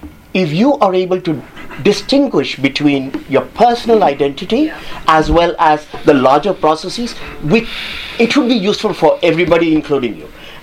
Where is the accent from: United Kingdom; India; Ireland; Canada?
India; moved away as an adult; now in United States; So I'm from India. It hurts me when there's criticism about India. Mm-hmm. And I didn't grow up in the US. I came here just 2 years ago.